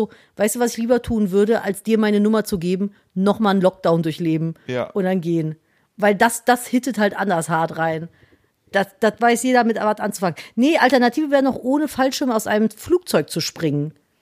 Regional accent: Cologne, North Rhine-Westphalia, Germany; ich bin Kölnerin.

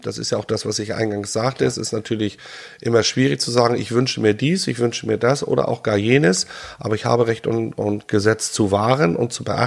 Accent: Rantum, Schleswig-Holstein, Germany; Ich bin hier in Rantum aufgewachsen

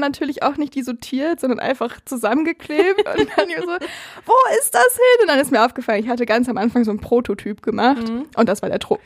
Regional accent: Essen, North Rhine-Westphalia, Germany; ich komme jetzt aus Altenessen

